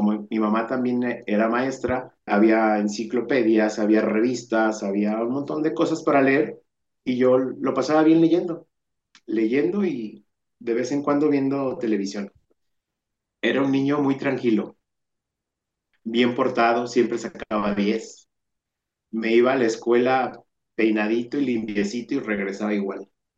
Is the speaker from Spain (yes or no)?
no; San Antonio de Rivas, Jalisco, Mexico; also born or lived in Ciudad Guzmán; Yo nací en Ciudad Guzmán, Jalisco, que no es precisamente un pueblo. Parece un pueblote, vaya. Pero crecí en un pueblo muy pequeño que se llama San Antonio de Rivas, que es municipio de La Barca, Jalisco. Después, a los 17, me voy otra vez a Ciudad Guzmán a estudiar.